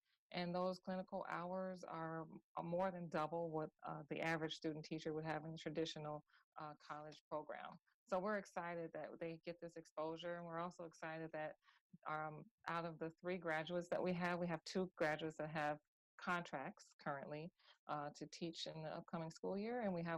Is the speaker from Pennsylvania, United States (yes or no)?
no; Chicago, Illinois, United States; I am from Chicago